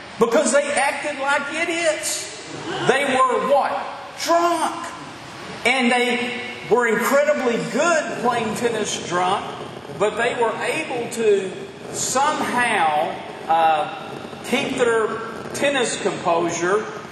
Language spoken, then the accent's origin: English; Denison, Texas, United States; I grew up in Denison, Texas, on Lake Texoma.